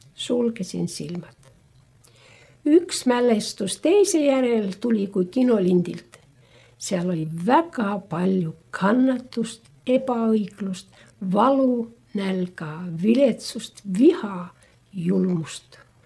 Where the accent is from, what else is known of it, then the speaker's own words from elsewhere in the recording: Leningrad Oblast, Russia; ma olen Ingeri soomlane ja see tuleb varsti tekstist ja kõnest välja.